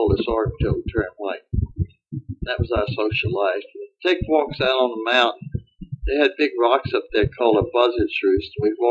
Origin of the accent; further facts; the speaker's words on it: Springville, Alabama, United States; born there; I was born in Springville, Alabama, August 25th, 1900.